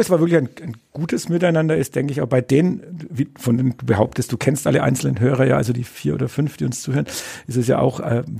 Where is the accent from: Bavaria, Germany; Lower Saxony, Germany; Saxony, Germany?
Bavaria, Germany; accent: Franconian; meinen fränkischen Dialekt, das wird vielleicht nicht ganz so einfach sein